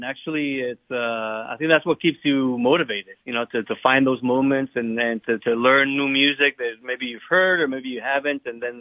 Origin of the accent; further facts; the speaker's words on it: Madrid, Community of Madrid, Spain; So I grew up in Madrid, Spain, and there were always guitars around the house